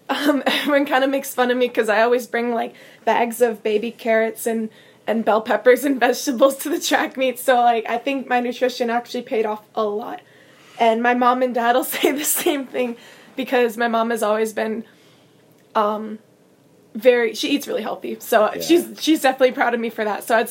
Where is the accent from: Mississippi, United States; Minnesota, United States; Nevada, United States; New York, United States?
Minnesota, United States; I had a lot of anxiety because I'm from Minnesota. I was moving across the country